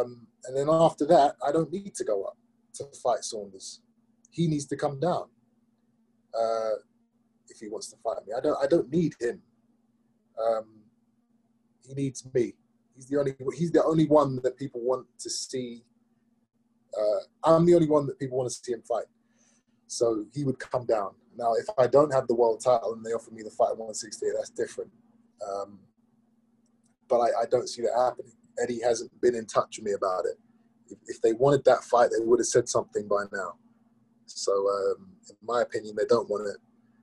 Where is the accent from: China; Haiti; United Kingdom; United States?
United Kingdom; England; But I love fighting in England. I love fighting in my home country.